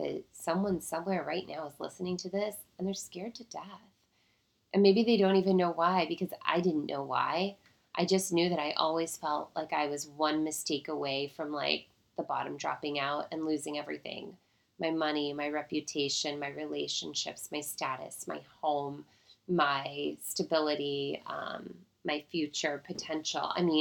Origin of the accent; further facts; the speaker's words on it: Seattle, Washington, United States; moved away as an adult; also born or lived in Jacksonville, United States; I'm from Seattle, but I moved to Jacksonville to go to college.